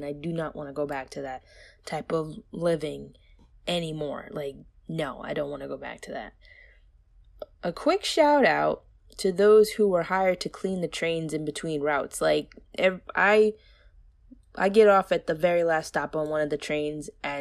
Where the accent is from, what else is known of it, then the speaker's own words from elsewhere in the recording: New York, United States; being a New Yorker